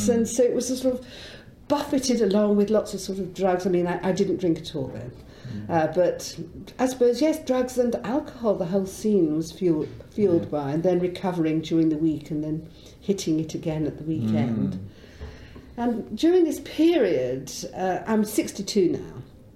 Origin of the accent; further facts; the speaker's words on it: North West England, United Kingdom; now in London, United Kingdom; I come from a very small mill town in Lancashire, and as you can hear from my accent, completely changed from my original accent.